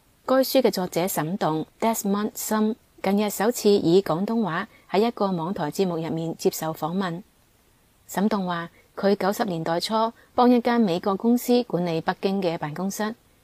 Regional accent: Taiwan; 他不单止是在这里解决我们台湾人的认同问题

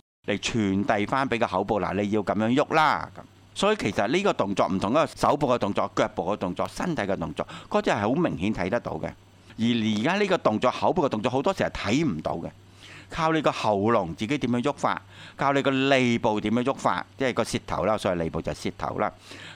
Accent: China; 我中國人睇英文唔係咁樣。

